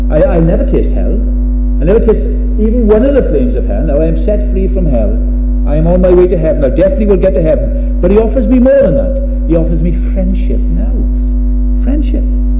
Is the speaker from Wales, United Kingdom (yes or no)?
yes; Wales, United Kingdom; It's because he decided that I'm Welsh. It's because he decided I'm not born in some famine in Sudan.